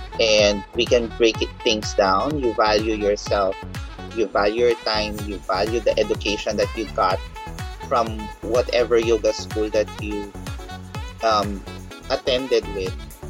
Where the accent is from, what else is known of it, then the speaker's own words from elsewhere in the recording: Metro Manila, Philippines; And again, I wouldn't discount just because we're from Metro Manila.